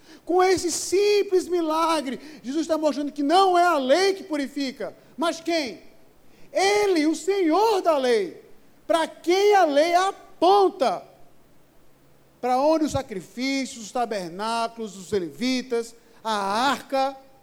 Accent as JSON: {"language": "Portuguese", "town": "Porto de Galinhas", "region": "Pernambuco", "country": "Brazil", "said": "Que preconceito é esse com a minha terra? Porto de Galinha não tem ataque de tubarão, né?"}